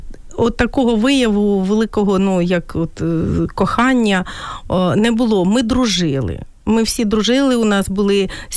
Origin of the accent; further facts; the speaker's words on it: Kyiv, Ukraine; я теж киянка.